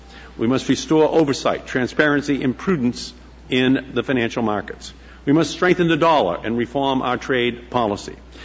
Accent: Massachusetts, United States; In my home state of Massachusetts, clean tech is already the 10th largest industry

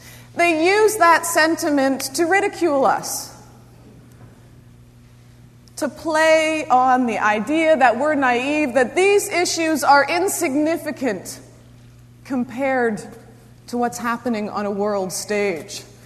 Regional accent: Canada; I was really horrified that as a Canadian, I knew about the Amazonian rainforests

